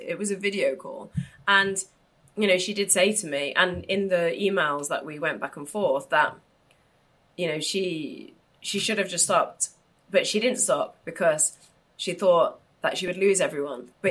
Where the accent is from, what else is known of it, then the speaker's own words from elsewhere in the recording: England, United Kingdom; I'm English and I'm Northern English and we're kind of known for that.